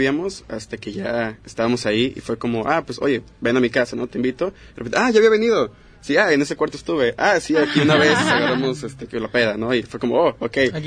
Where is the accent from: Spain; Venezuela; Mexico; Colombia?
Mexico; Cabo San Lucas, Baja California Sur; moved away as an adult; also born or lived in Acapulco; now in Puerto Vallarta, Mexico; Yo en sí crecí en Cabo San Lucas, en Los Cabos, Baja California Sur. Tengo aquí en Vallarta 4 años aproximadamente. Y también recorrí un poquito la costa de... Bueno, en Acapulco estuve antes de llegar. Entonces digamos que desde que salí de mi casa, donde crecí, han sido 5 años.